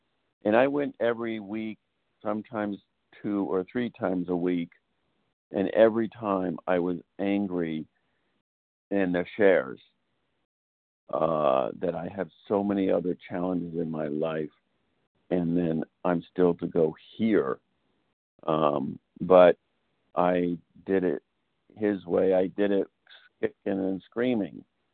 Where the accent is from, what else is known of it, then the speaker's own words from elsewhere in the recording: California, United States; California.